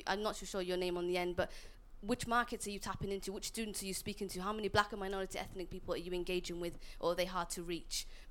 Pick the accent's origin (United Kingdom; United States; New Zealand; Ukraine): United Kingdom; Wales; I was born and bred in Wales. I live literally down the road.